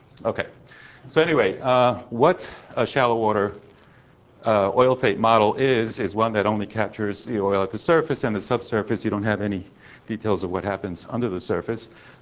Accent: Oregon, United States; I'm from Oregon State

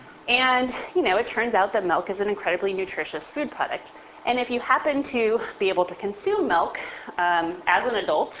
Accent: South San Francisco, California, United States; I am a California girl, born and raised here. I grew up in South San Francisco, the industrial city, not really very exciting place

